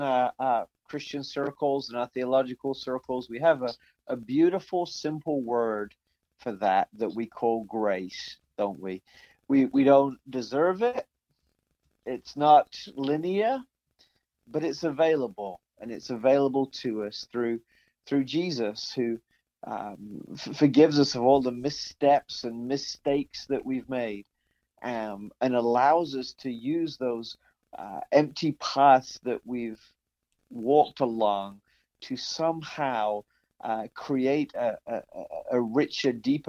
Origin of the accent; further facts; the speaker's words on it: England, United Kingdom; I grew up in England